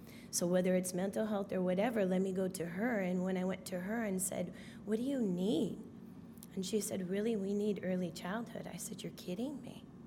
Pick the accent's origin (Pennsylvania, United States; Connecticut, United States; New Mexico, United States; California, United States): California, United States; I'm originally from California, and sometimes I don't always like to say that, because I know the stigma with that at times. But I am originally from California